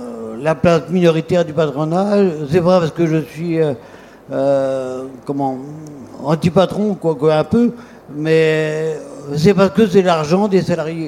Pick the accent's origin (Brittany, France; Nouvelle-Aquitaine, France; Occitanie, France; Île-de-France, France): Brittany, France; Donc, je viens de Bretagne, où il fait beau également.